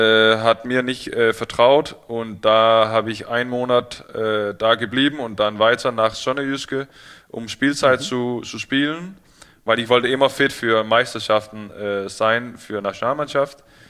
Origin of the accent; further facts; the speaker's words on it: Copenhagen, Capital Region, Denmark; German is a second language; Genau, also ich komme aus Kopenhagen